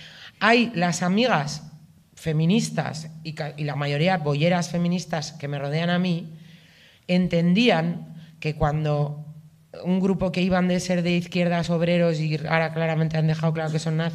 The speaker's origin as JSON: {"language": "Spanish", "town": "Bilbao", "region": "Basque Country", "country": "Spain", "said": "yo soy hija sola … soy de Bilbao y soy asmática."}